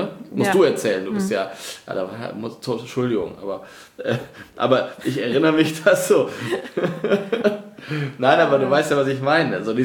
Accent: Lower Saxony, Germany; komme ich ja aus dem Dorf in Niedersachsen, bin aber in Osnabrück zur Schule gegangen. Das ist keine riesengroße Stadt, aber es ist eine Unistadt, 170.000 Einwohner

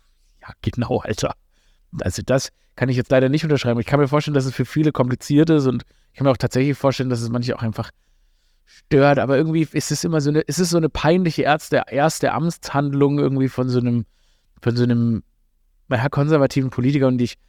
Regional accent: Stuttgart, Baden-Württemberg, Germany; born there; in Stuttgart, da gibt es so einen Boulevardbürgermeister. Das ist ja meine Geburtsstadt.

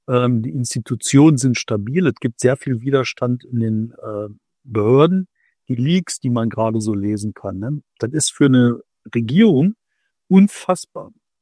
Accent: Bottrop, North Rhine-Westphalia, Germany; Ich komme aus Bottrop, was kann ich in Bottrop machen?

